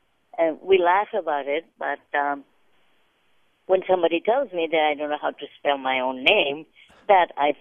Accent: India; I come from India

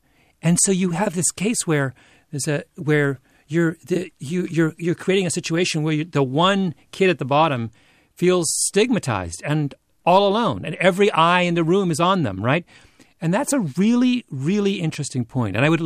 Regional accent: Canada; Well, I'm a Canadian.

